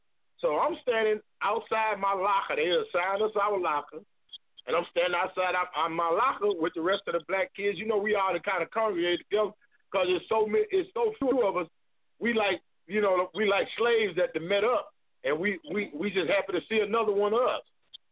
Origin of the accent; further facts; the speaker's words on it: Texas, United States; I'm from South Park, Texas, straight off of Herschelwood, right on the corner of Herschelwood and Westover. I'm from, you know, a small town called Herschelwood.